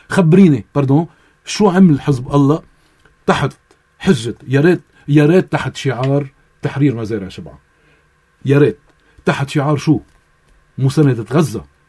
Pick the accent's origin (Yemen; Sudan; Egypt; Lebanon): Lebanon; عندنا بلبنان